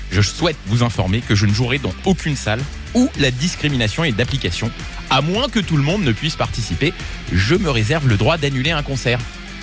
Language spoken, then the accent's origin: French; France; comme chez nous en France